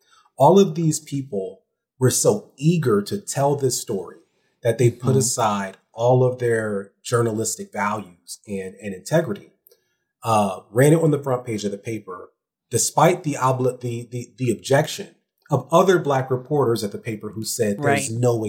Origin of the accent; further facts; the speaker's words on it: Ohio, United States; You know, I'm also from Ohio.